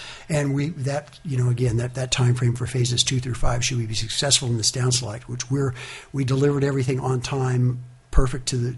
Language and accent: English; Anchorage, Alaska, United States; I grew up in Anchorage. I was born in Anchorage, grew up there